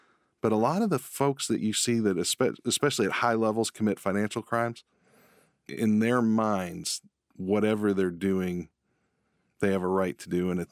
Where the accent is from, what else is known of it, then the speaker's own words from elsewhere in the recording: Detroit, Michigan, United States; moved away as an adult; now in Kentucky, United States; I grew up outside of Detroit. I didn't come to Kentucky until 1996. I went to the law school here at UK.